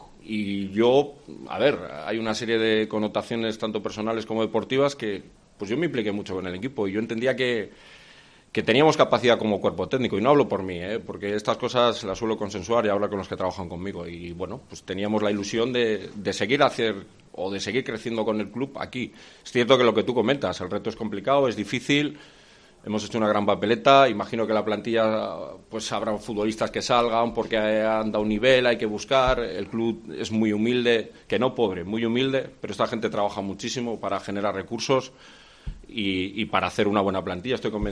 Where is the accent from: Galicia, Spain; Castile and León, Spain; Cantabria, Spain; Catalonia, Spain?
Cantabria, Spain; Cogí la maleta muchas veces, soy cántabro, he ejercido de cántabro fuera.